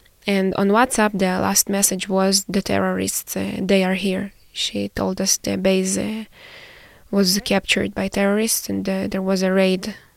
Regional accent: Israel; English is a second language; Born and raised in Israel, and now currently I'm a master's student

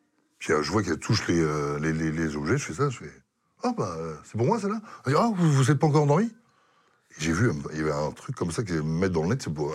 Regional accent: France; c'est on est français

